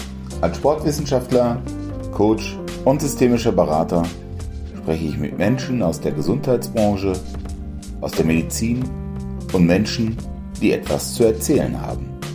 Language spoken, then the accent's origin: German; Datteln, North Rhine-Westphalia, Germany; Ich freue mich heute ganz besonders, in meiner Heimatstadt zu sein, in Datteln